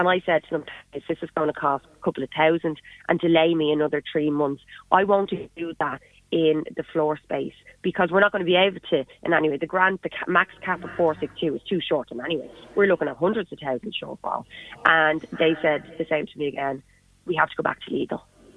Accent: Dublin, Leinster, Ireland; accent: Dublin; now in Mayo, Ireland; as you can tell by my accent, I'm a Dub originally. So would I just have been luckier for this to happen to me if I still lived, you know, in Dublin

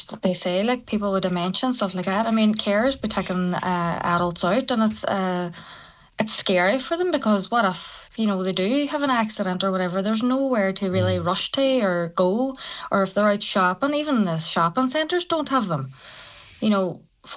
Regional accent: Lifford, Ulster, Ireland; Donegal is so vast. Like, I'm from Lufford

